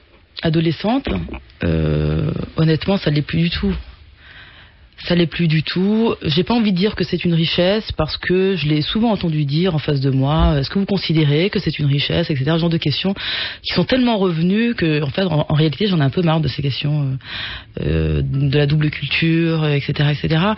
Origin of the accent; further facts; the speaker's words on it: France; first language French; je suis algérienne et en réalité, je suis française. Vous voyez, je suis française parce que ma première langue c'est le français, c'est une réalité. J'ai vécu en France, j'ai une sensibilité française, j'ai une culture française